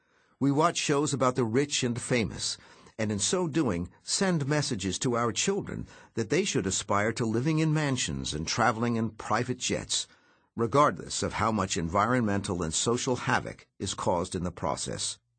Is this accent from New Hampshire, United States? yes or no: yes; New Hampshire, United States; As a young man growing up in New Hampshire, my heroes, like those of everyone I knew, were people whose accomplishments made the world a better place for future generations.